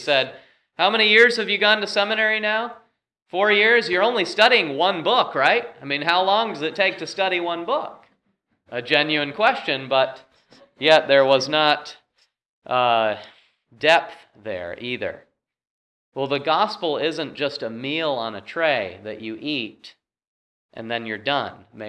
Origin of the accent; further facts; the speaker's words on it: Vermont, United States; And some of you know I grew up in Vermont, and my parents started us on skis when we were little, so I've skied for a long time